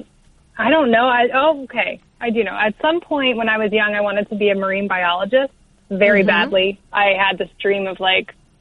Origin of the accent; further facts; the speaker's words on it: Melbourne, Florida, United States; Well, my dad was in the Air Force, so I moved around a lot. But by seventh grade, we ended up in Melbourne, Florida, which is on the East Coast, about halfway down.